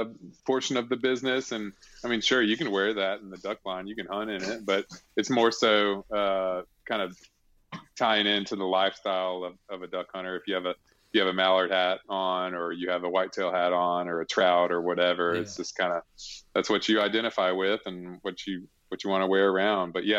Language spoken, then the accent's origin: English; Alabama, United States; I would go fishing with my dad just growing up, just casting a spinning reel, going after bass, and I grew up in Alabama.